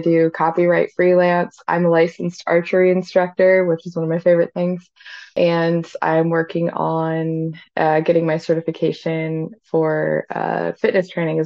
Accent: North Dakota, United States; I'm from North Dakota.

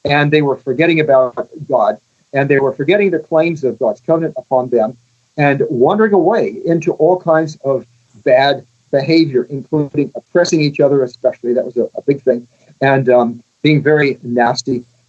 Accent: Australia; And excuse me, I'm from Australia, so I'm blunt.

